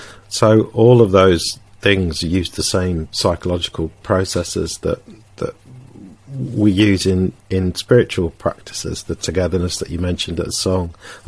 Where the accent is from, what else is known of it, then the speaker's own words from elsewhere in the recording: Sheffield, Yorkshire and the Humber, United Kingdom; I grew up in Sheffield during the 1980s, so my early experience was the miners' strike